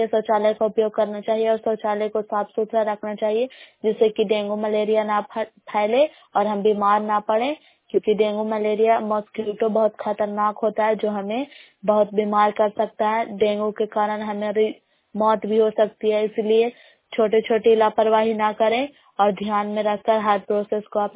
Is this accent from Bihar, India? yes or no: yes; Bairiganj, Bihar, India; ग्राम बैरीगंज post मकरौता block करायपसरा जिला नालंदा के निवासी हूँ।